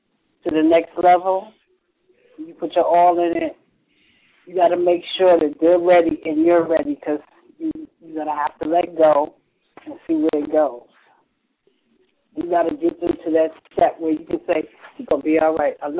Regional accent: Harlem, New York, United States; Oh, you went to Morris. I grew up in Harlem.

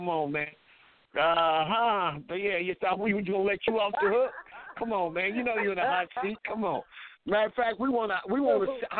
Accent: West Coast, United States; Well, I'm from the West Coast.

